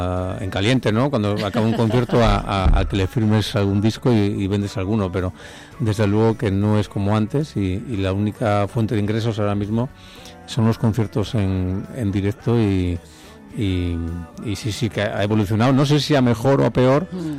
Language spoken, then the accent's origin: Spanish; Cantabria, Spain; soy un hombre que le ha cantado mucho a mi tierra, no solamente a Cantabria